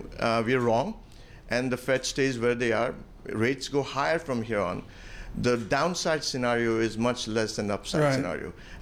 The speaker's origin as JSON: {"language": "English", "town": "Mumbai", "region": "Maharashtra", "country": "India", "tie": "born or raised there", "moved": "yes", "lives_now": "Atlanta, United States", "said": "I'm from Mumbai, originally grew up in Mumbai, big city like New York. And if you think about where Atlanta was when I came in 1994"}